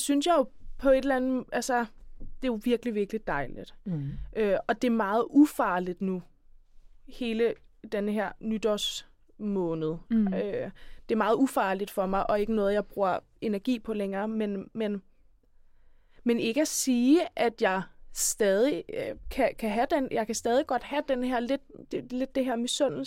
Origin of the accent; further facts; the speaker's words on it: Copenhagen, Capital Region, Denmark; nu er jeg selv fra Christianshavn og havde faktisk også gået på privatskolen, der ligger der.